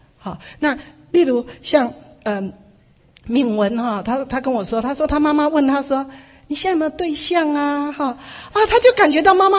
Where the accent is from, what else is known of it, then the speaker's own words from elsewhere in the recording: China; 那所以我们中国人大部分每个家庭都是这样，很少被称赞或什么。